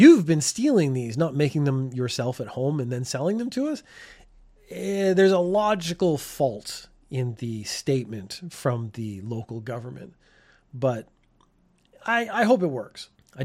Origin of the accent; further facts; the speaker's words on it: Canada; I think it's because I come from Canada.